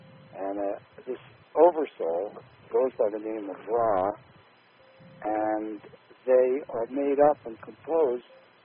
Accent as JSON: {"language": "English", "town": "Philadelphia", "region": "Pennsylvania", "country": "United States", "tie": "born there", "said": "And I was born in Philadelphia."}